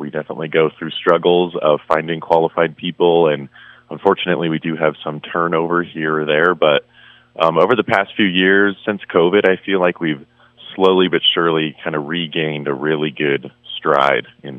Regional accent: Boulder, Colorado, United States; Originally, I'm from Boulder, Colorado, and I had a few odd jobs just as a young high schooler there.

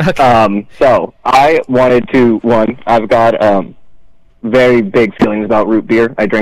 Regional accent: Nevada, United States; I'm from Nevada. It's been a while.

